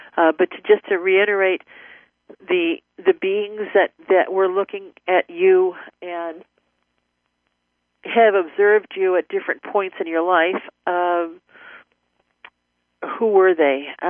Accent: Euclid, Ohio, United States; I originally grew up, for those people who live in Ohio or who live in the Cleveland area, I grew up in Euclid on east to 66th Street, and then moved to Lake Zeman

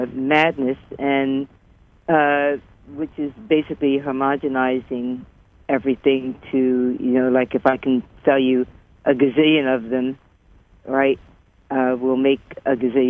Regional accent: Trenton, New Jersey, United States; You know, it wasn't, you know, that I was from Trenton, New Jersey, and you were from Okinawa

